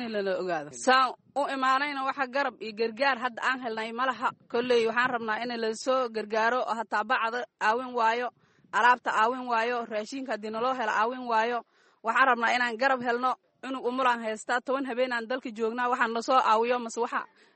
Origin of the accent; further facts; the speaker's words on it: Middle Juba, Somalia; waxaan ka imaanay arle salagle la dhahaayo